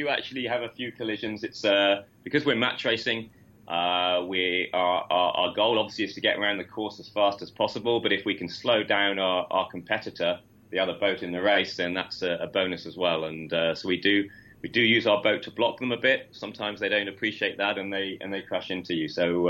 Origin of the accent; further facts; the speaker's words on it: South East England, United Kingdom; From the South Coast. I live in Lymington in Hampshire, near Southampton.